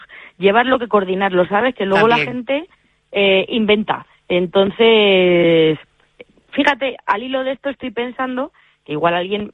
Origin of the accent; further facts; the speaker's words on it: Cuenca, Castilla-La Mancha, Spain; yo soy castellano manchega, hija predilecta y conquense de pro, muy de mi tierra